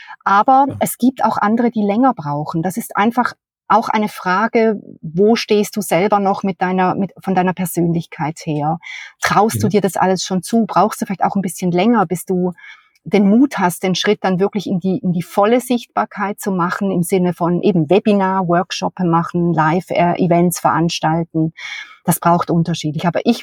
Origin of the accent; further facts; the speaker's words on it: Switzerland; ich glaube, als Schweizerin, ich würde gerne mal mit Roger Federer vor dem Kamin sitzen